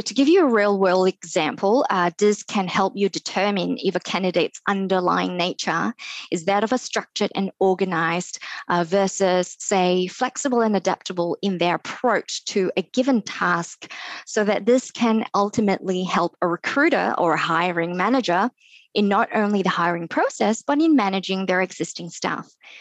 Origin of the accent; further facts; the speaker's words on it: Singapore; born there; to cut a long story short, I was born in Singapore.